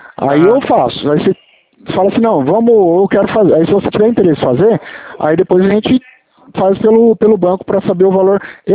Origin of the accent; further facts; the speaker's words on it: São Paulo, Brazil; Eu sou de São Paulo, interior.